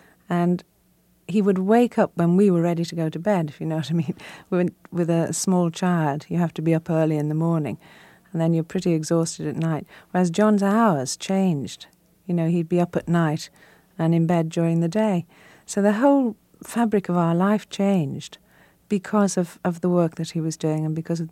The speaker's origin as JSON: {"language": "English", "town": "Liverpool", "region": "North West England", "country": "United Kingdom", "said": "course, a Liverpool girl trying to emulate that sort of style was something else. I couldn't change my accent to French"}